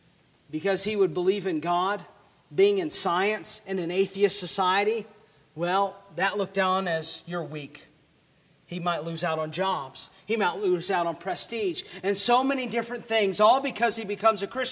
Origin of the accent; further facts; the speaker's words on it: the South, United States; Again, I'm from the South. I understand this. So many people will grow up in church.